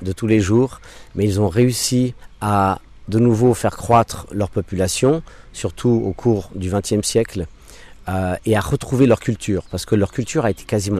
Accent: Geneva, Switzerland; first language English; French is a second language; also born or lived in United States; mes parents se sont rencontrés à Genève dans les années 60. Moi, je suis né à Genève, mais ayant grandi avec ma mère anglophone, eh bien, ma langue maternelle est l'anglais. Donc ça, c'est très pratique d'avoir l'anglais dès la naissance. J'ai ensuite appris le français à l'école.

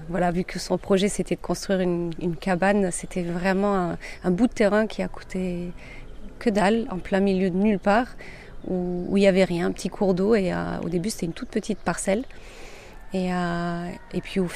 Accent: France; born there; Mais oui, en effet, moi je suis née en France

